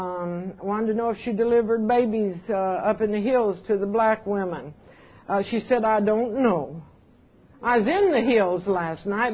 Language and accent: English; Allen's Creek, North Carolina, United States; born there; also born or lived in Washington, United States; Now, this is the hard part, okay, to introduce this woman. I was born in North Carolina on a little place called Allen's Creek, in the hills, in the mountains of North Carolina. I was a hillbilly, Tar Heel hillbilly